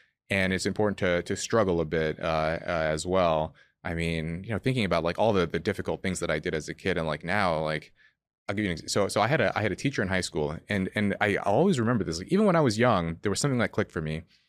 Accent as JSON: {"language": "English", "region": "California", "country": "United States", "tie": "born or raised there", "said": "and this is common where I grew up in California, none of the six of us were raised by both of our birth parents."}